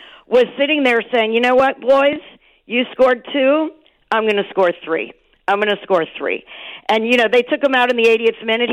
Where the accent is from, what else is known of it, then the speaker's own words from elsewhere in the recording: United States; You know, we are American. We are blue collar. We never say die.